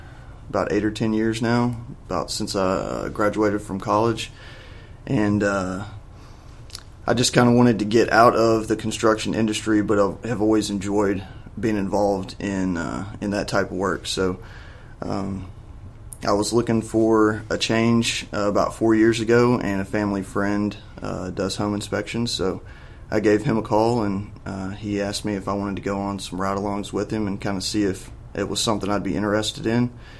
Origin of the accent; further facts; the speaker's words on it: Memphis, Tennessee, United States; Well, I grew up here in Memphis. Born and raised.